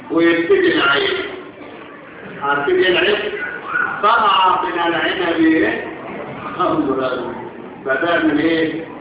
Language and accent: Arabic; Egypt; وبهذه المعاهده ابتدينا كمصريين نشم نفسنا